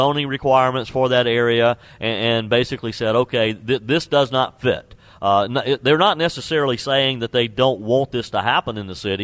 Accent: Greer, South Carolina, United States; Now, again, I live in Greer. Greer is my hometown.

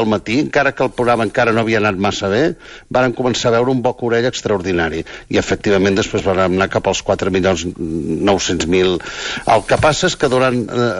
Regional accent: Girona, Catalonia, Spain; i com que jo sóc de Girona

